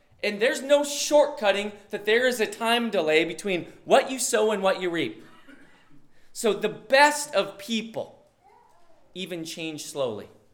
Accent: Bozeman, Montana, United States; in our house where I grew up in Bozeman, we had a tree.

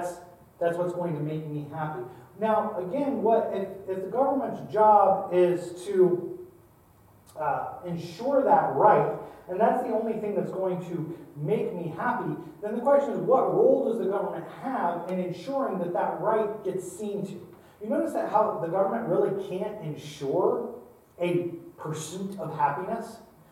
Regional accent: United States; There we go. quick word to us Americans here.

